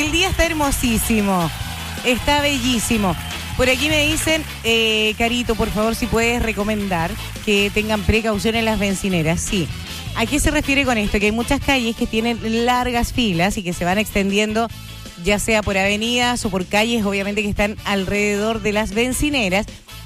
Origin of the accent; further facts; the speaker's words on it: Chile; ¿Por qué somos así los chilenos, oiga?